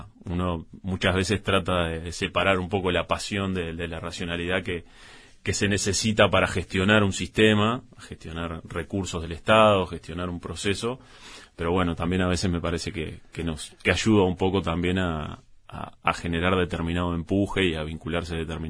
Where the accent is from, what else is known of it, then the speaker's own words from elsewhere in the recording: Montevideo, Uruguay; Yo soy del noroeste de Peñarol, del noroeste de Montevideo, ahí Alberto Peñarol. Fui a la escuela de Peñarol frente a los talleres de AFE en Peñarol